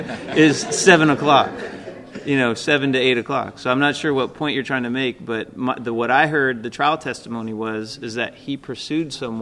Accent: St. Petersburg, Florida, United States; I'm Italian. I'm from St. Petersburg.

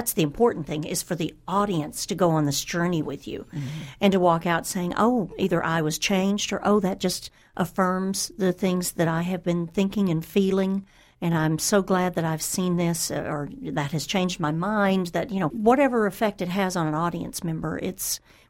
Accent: Texas, United States; I'm from Texas, but very far north Texas.

